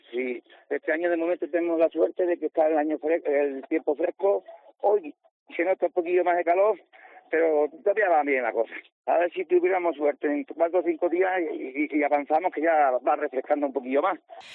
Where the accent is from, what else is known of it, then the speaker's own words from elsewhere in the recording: Huertas de Ánimas, Extremadura, Spain; por querer también pasar por mi pueblo por Huertas de Ánimas, que pasamos, nos debíamos 2 días, perdimos 2 días, pero mereció la pena, porque nos recibieron, la verdad, muy bien la gente del pueblo.